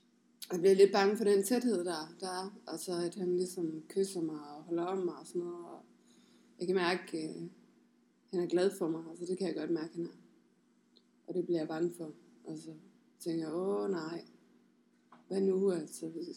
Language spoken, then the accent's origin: Danish; Jutland, Denmark; Hun er fra København, jeg er fra Jylland.